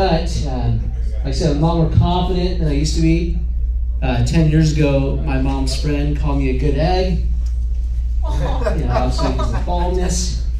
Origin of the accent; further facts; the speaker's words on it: Oregon, United States; I'm not from Utah. I'm from Oregon, guys.